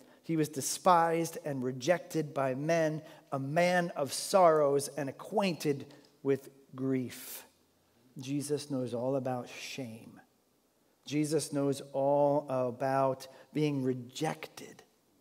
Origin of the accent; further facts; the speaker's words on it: United States; yeah, I'm from Sussex County. No, you don't want to. I love Sussex County. I'm not ashamed to be from Sussex County.